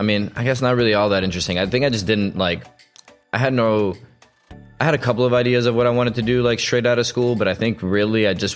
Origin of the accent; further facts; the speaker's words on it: Albania; English is a second language; moved away; Yeah, I'm from Albania originally. I was born and raised there. I came here in 2004 with my parents and my sister.